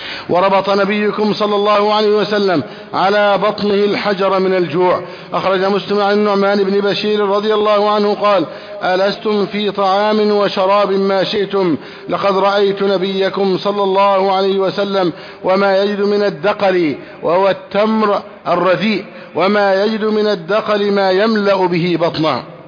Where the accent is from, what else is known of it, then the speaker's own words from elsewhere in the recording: Egypt; اللهم احفظ بلدنا مصر أمنا أمانا